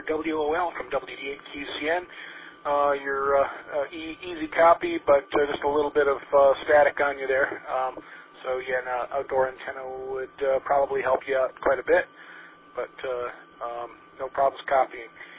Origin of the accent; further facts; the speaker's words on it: Toledo, Ohio, United States; yes, yeah, I am originally from the Midwest, from Toledo, Ohio. Best place in Ohio to be from.